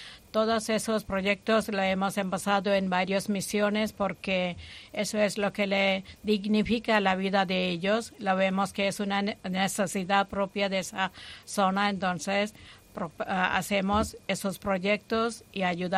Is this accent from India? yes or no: yes; Kerala, India; born there; Spanish is a second language; Yo nací en Kerala, pero la misión la he hecho en Andhra Pradesh, en Orissa